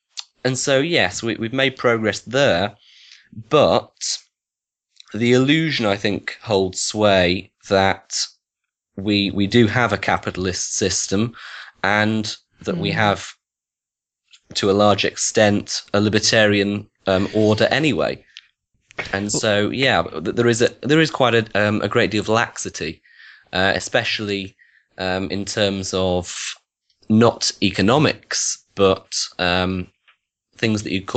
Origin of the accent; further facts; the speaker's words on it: Wigan, North West England, United Kingdom; I set up a branch for Wigan, which is my hometown.